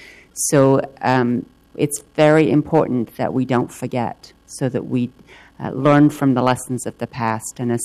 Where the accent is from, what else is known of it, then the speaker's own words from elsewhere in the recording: England, United Kingdom; I know from growing up in England that country, Europe, remembers.